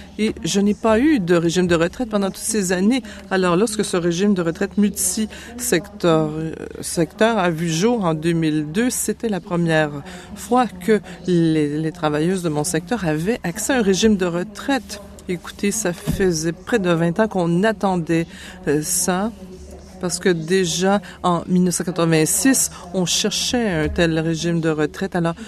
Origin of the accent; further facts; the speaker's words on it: Ontario, Canada; 2204. Je viens de l'Est de l'Ontario